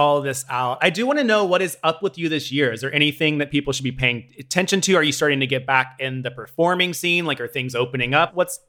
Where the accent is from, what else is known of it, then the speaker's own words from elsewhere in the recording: Tennessee, United States; And I'm like, no, I grew up in Tennessee. It is not getting better.